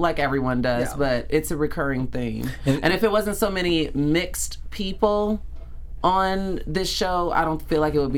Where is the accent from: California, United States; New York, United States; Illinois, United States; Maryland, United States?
Illinois, United States; Chicago; By the way, shout out to my hometown, Chicago.